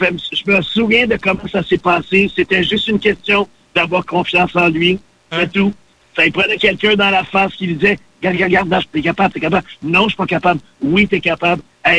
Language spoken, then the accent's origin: French; Saint-Germain-de-Grantham, Quebec, Canada; also born or lived in Montreal; Je suis né à Montréal, mais oui. Je suis tout de suite retourné à Saint-Germain-de-Grand-Tam, oui. Dans le comté de Drummond, et c'est là que j'ai grandi.